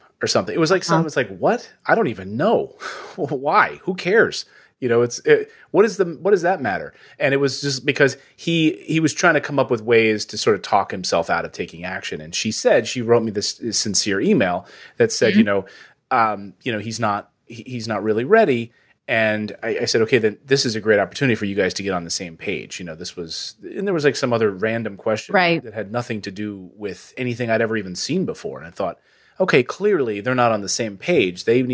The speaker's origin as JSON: {"language": "English", "country": "United States", "tie": "born or raised there", "said": "but we grew up in the United States with a lot of conditioning about wealth building in this country."}